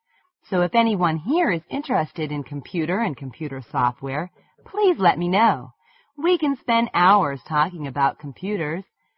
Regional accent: Beijing, China; now in New York, United States; I'm from Beijing, China. I graduated from Beijing University. Now I'm system engineer for IBM, working in our New York headquarters.

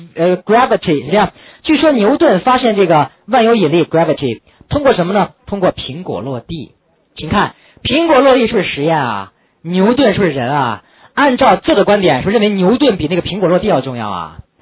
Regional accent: China; 咱们都是中国人，

